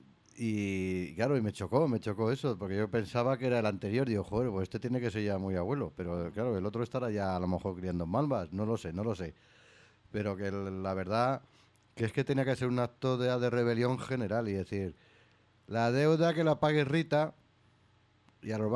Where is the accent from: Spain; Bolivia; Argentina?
Spain; De todas maneras, yo como español... Me considero...